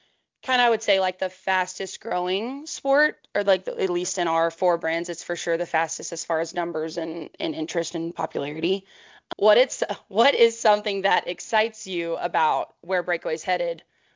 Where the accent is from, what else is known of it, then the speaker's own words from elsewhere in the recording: Texas, United States; Obviously, I grew up in Texas, and Amy rodeoed from the time I was 13, right?